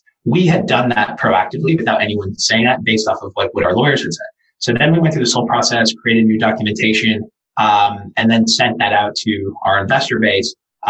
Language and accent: English; Brazil; born there; first language Portuguese; English is a second language; No, I was born in Brazil. I speak Portuguese, my first language.